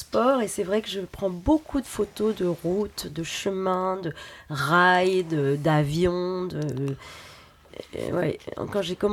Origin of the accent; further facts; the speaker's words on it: Lille, Hauts-de-France, France; now in Paris, France; je suis née à Lille, moi je vis à Paris maintenant depuis longtemps